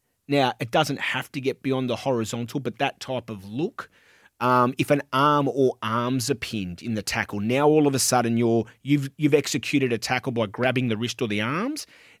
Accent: Canberra, Australian Capital Territory, Australia; and I'm from Canberra.

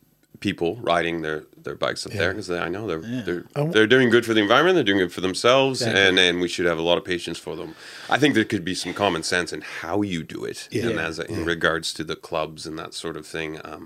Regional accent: Canada; when we grew up, or when I grew up in Canada, riding a bike was just, you got on something and you rode a mode of transportation

